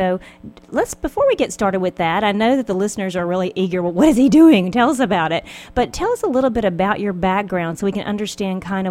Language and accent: English; Mobile, Alabama, United States; I'm originally from Mobile, Alabama, which is the home of Mardi Gras.